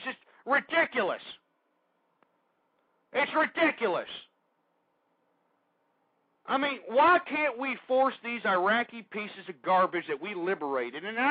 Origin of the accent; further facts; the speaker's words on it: Texas, United States; and I'm from Texas, folks. I know people that go out to these oil rigs that are all over the Gulf of Mexico.